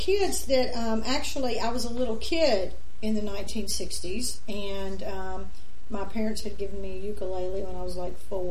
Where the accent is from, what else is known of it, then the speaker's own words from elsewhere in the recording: Nashville, Tennessee, United States; In my family, I was familiar with some traditional folk music, obviously, and I'm from Nashville, and so country music.